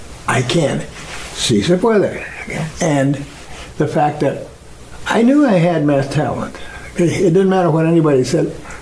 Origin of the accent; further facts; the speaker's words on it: United States; I grew up as Mexican American, born in the United States, and I didn't go to special schools or have special things.